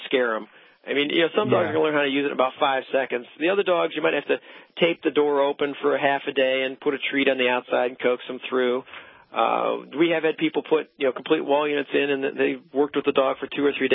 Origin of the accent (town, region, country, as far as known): Michigan, United States; born or raised there